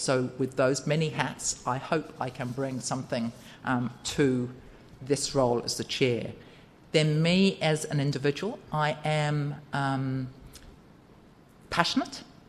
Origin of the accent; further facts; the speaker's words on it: New Zealand; I'm absolutely passionately a New Zealander when it comes to things like rugby. But I think being a New Zealander as well, what I will say, what that does mean is New Zealanders know their place in the world.